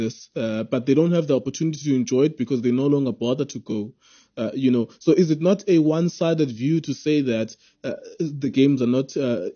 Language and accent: English; Cape Town, Western Cape, South Africa; if I did not go to the stadium growing up in Cape Town